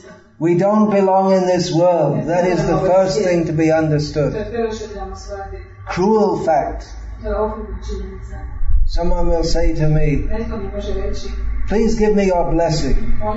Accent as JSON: {"language": "English", "country": "United Kingdom", "said": "I'm from Britain. I was born in Britain."}